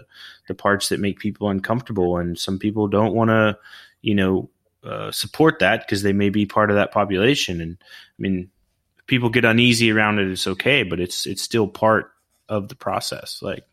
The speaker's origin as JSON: {"language": "English", "region": "Oklahoma", "country": "United States", "also_born_or_lived": "California", "moved": "yes", "said": "I've only been here in Florida for about 5 years. Prior to that, I was in California, and I'm originally from Oklahoma."}